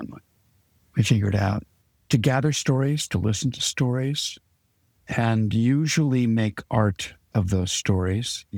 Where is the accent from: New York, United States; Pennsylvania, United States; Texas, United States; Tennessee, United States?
New York, United States; I grew up outside New York City. And so I saw a lot of theater growing up.